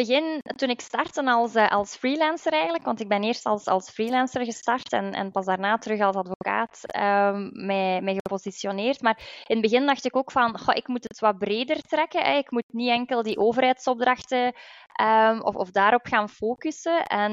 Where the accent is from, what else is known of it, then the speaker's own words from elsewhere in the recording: Belgium; Ja, ik ben een advocaat uit België.